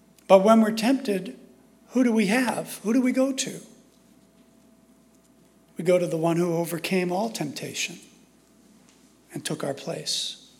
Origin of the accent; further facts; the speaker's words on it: Chicago, Illinois, United States; As a kid growing up in Chicago during the hot, humid summers